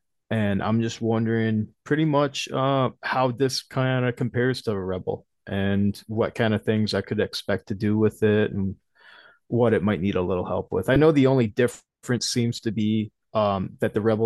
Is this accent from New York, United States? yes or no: yes; New York, United States; So I'm from New York. Okay. And as far as where I use my truck, you know, I'm in upstate New York and it's not really the city. We're out in country, you know, land.